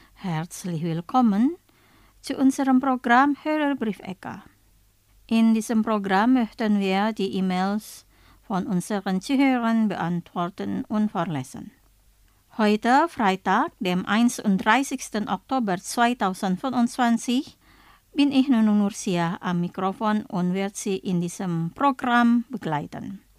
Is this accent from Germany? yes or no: no; Denmark, Western Australia, Australia; Mein Heimatort ist eine kleine Stadt namens Denmark. Das liegt ganz unten an der Südküste von Western Australia.